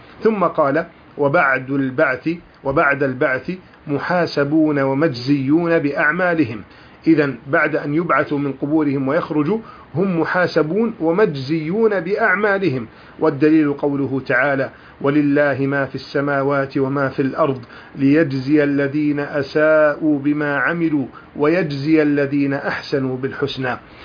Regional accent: Egypt; وهناك كثير من الجدليات التي تنتشر في الإعلام خاصة عندنا في مصر في بلدنا

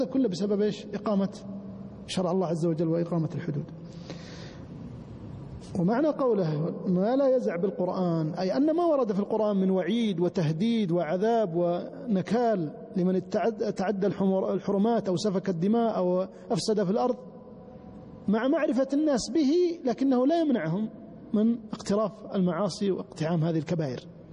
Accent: Saudi Arabia

